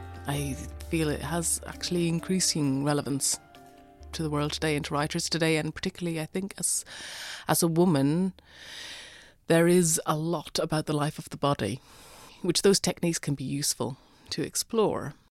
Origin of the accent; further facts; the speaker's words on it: Ireland; it's because I'm an Irish writer and I'm interested in the possibilities of language